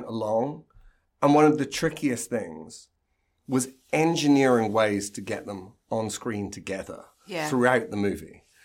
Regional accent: United Kingdom; I don't think as British people, we realise the pop cultural footprint that … had in the States compared with here.

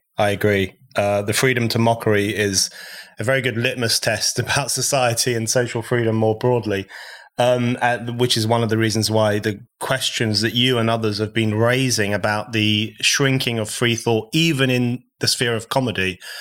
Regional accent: England, United Kingdom; born there; I was born in the UK, unlike you. My parents are foreigners, I'm British born.

